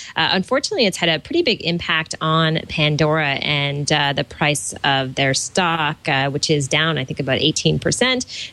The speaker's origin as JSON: {"language": "English", "town": "Toronto", "region": "Ontario", "country": "Canada", "said": "from Toronto, Ontario, Canada."}